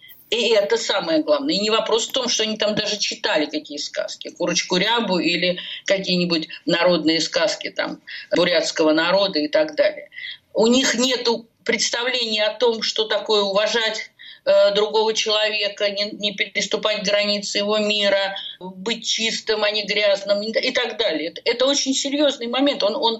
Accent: Moscow, Russia; я, девочка, которая росла в Бабушкине там в юности

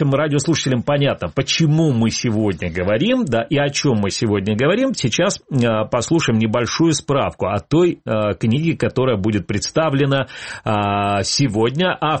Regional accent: Crimea, Ukraine; вот который лично меня интересует как крымчанин.

